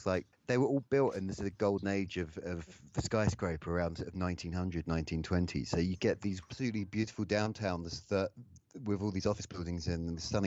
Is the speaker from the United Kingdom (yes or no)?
yes; England, United Kingdom; and we were too polite to leave because we're English.